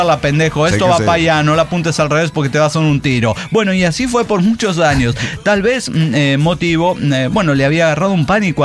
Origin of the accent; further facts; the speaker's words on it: Matamoros, Tamaulipas, Mexico; now in Guadalajara, Mexico; Les vengo a comentar que yo también soy de Matamoros, Tamaulipas.